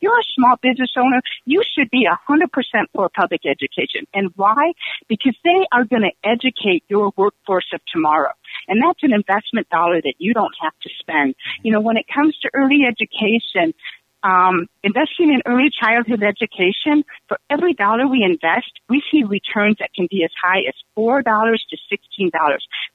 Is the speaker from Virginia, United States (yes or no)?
no; Bird Island, Minnesota, United States; I grew up in Bird Island, Minnesota.